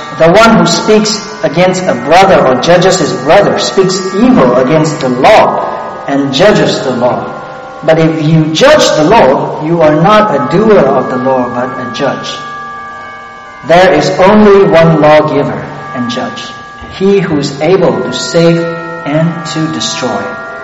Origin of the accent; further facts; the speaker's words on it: Malaysia; Well, for all of you probably know that I'm originally from Malaysia.